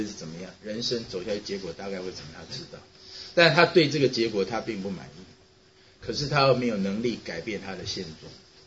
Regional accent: Taiwan; 我小的时候，我从台湾来

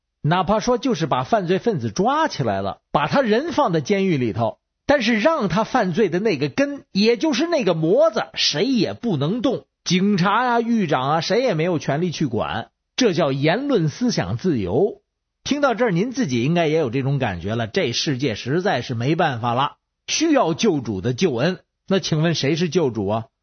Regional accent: Beijing, China; 我是北京的

